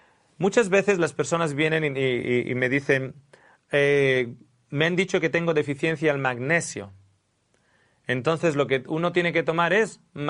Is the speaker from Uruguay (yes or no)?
no; Australia; now in Spain; En Australia, de donde yo vengo, 1 de cada 100.